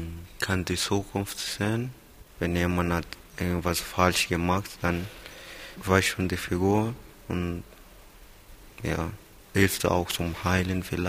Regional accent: Kenya; German is a second language; ich komme aus Kenia.

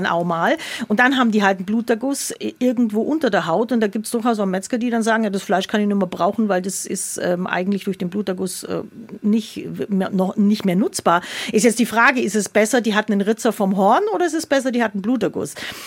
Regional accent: Oberstaufen, Bavaria, Germany; Ja, aber das mit den Kühen, ich komme ja eigentlich aus Oberstaufen

